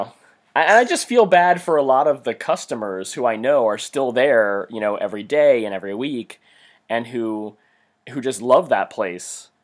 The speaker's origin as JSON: {"language": "English", "town": "Baltimore", "region": "Maryland", "country": "United States", "said": "a lot of our Baltimore area fans, since we are both from Baltimore, a lot of our friends and a lot of our former coworkers are probably aware"}